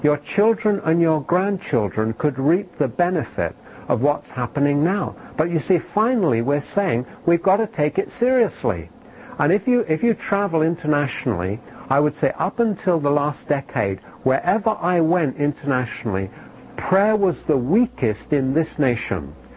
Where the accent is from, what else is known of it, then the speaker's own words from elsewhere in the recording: London, United Kingdom; I grew up in London, and London is split from east to west with the Thames.